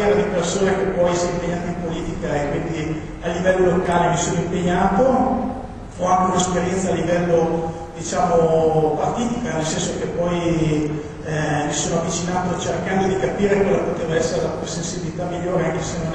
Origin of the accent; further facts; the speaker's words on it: Castel Goffredo, Lombardy, Italy; vengo da Castelgofredo